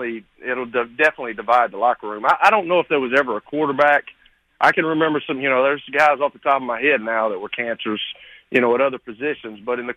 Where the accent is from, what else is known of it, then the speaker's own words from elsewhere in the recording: Tennessee, United States; my whole deal was when I came from Lincoln County and I went to MTSU, and MTSU was a 1AA program at that time.